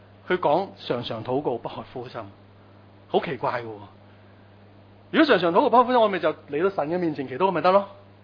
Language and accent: Cantonese; Hong Kong; 我們香港人真的很多很勞氣啊！